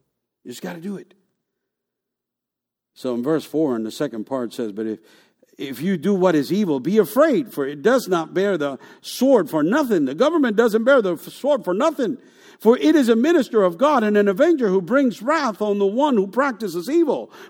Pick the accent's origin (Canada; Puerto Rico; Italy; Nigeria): Puerto Rico; moved away as an adult; also born or lived in Bronx, New York; now in United States; I was born in this country. I was born in the Bronx, New York. But as a little child, I was taken to Puerto Rico, where I was raised, and became a man.